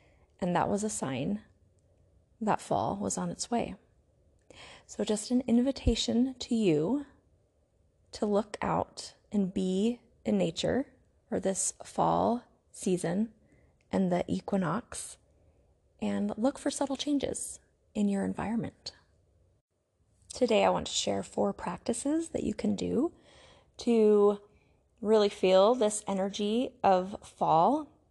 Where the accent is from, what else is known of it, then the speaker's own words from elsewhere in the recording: California, United States; moved away as an adult; now in Utah, United States; I grew up in California and in Southern California, where there are not really seasons very much.